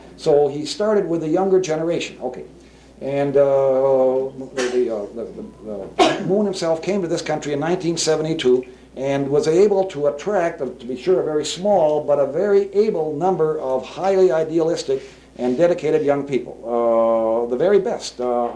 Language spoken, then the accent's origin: English; Kenyon, Minnesota, United States; that's about as Swedish Lutheran as my hometown. You know, Kenyon is Norwegian Lutheran.